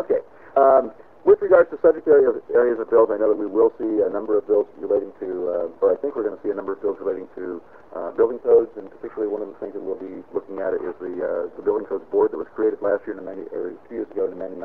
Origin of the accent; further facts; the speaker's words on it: Wilsonville, Oregon, United States; I am from Wilsonville, and House District 27 is the area that I represent.